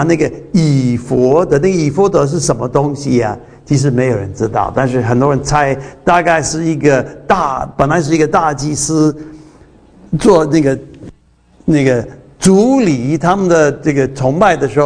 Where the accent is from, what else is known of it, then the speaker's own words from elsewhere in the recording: Taiwan; accent: Taiwanese Mandarin; 我的台湾国语啊